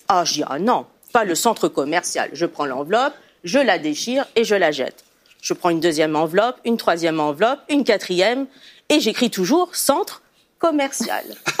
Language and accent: French; Italy; Je suis italienne, donc les mamas...